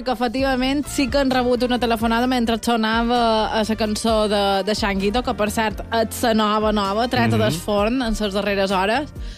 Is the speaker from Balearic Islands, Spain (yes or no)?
yes; Balearic Islands, Spain; Jo, com a bona mallorquina, no vaig a la mà fins al mes de juliol.